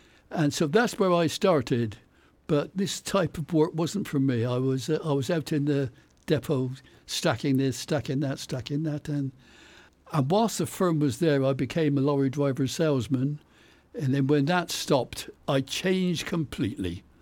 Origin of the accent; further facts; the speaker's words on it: Bath, South West England, United Kingdom; I was originally Bath. Well, it's only 3 miles. Yes, it's Bath. I actually grew up in Beaufort Square.